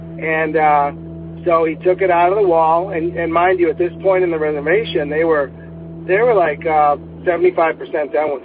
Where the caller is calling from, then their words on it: Phoenix, Arizona, United States; I'm calling from Phoenix, Arizona.